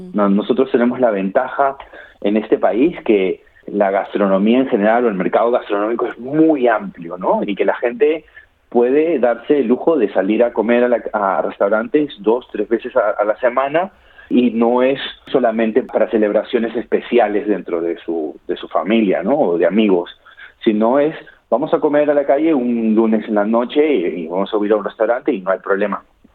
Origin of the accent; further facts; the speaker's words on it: Peru; moved away as an adult; haber nacido y crecido en el Perú. Yo dejé el Perú a la edad de 22, 23 años y la mayor parte de mi niñez y mi adolescencia la viví en el Perú